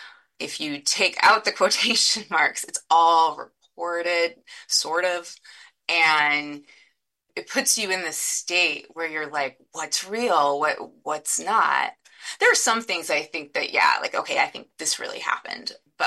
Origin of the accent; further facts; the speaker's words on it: Nickerson, Kansas, United States; I grew up in Kansas. I grew up in Nickerson, Kansas.